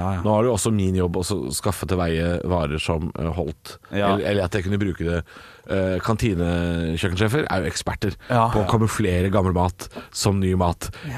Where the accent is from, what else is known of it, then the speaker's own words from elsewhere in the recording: Drammen, Buskerud, Norway; Men vi er ikke briter. Jeg er fra Drammen.